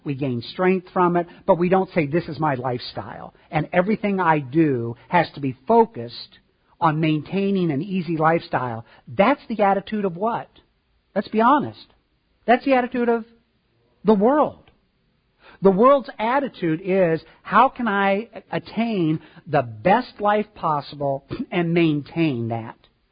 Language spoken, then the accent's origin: English; Illinois, United States; I grew up in Illinois, and in Illinois, in southern Illinois, there is open pit coal mining.